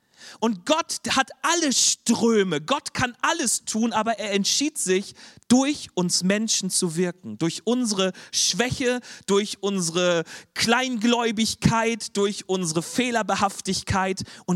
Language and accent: German; Schleswig-Holstein, Germany; Deswegen bin ich auch aus Schleswig-Holstein ins Ruhrgebiet umgezogen.